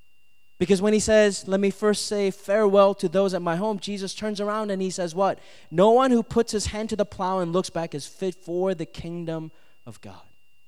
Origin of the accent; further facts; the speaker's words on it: Minnesota, United States; Like for me, I grew up in Minnesota, so I grew up in the Midwest.